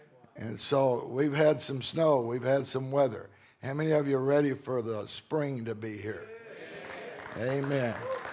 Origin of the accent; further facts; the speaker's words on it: Texas, United States; Of course, I'm from Texas, so we can tell stories like that and get away with it.